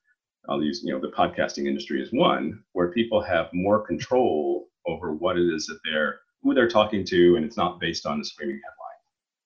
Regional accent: Oklahoma, United States; I grew up in Oklahoma and not very many people of color there, and particularly Black, mostly Native American, the higher minority population in Oklahoma.

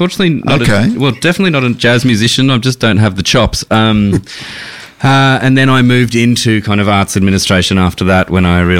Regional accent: Newcastle, New South Wales, Australia; now in Melbourne, Australia; I was growing up in Newcastle, actually, up north.

